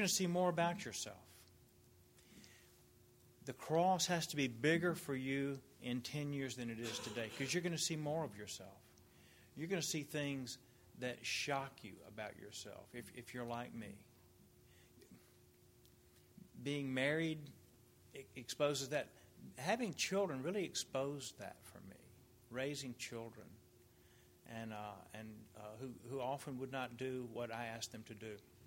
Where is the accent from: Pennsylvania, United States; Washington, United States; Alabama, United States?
Alabama, United States; Mobile; It's exciting for me to see the Reformed faith in Mobile. I grew up in Mobile. Maybe, I don't know how many people knew that. I grew up here.